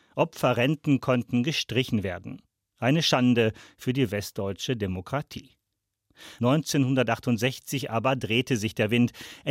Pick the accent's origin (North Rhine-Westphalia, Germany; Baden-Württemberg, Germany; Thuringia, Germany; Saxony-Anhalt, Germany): North Rhine-Westphalia, Germany; Datteln; Damals in Datteln, meine Heimatstadt.